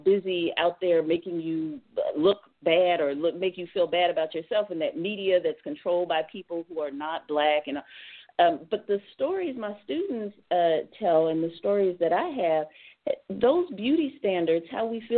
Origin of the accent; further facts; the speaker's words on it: the South, United States; And growing up in the South, my grandmother had, sounds like the same kind of hair that you have, is kind of wavy.